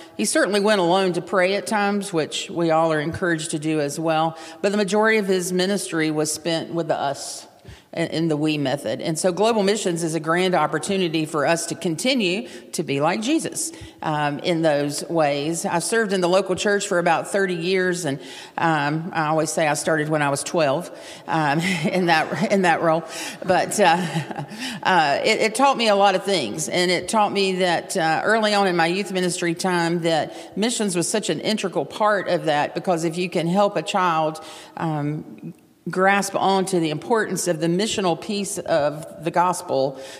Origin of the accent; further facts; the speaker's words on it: North Carolina, United States; I'm from North Carolina as well, just up the road from Kernersville, and will be stopping by on my way home today to see my mother later today as well.